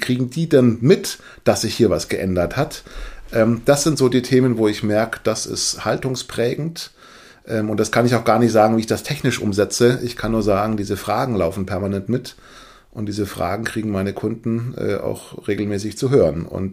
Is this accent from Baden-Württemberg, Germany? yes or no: yes; Baden-Württemberg, Germany; als gebürtiger Schwabe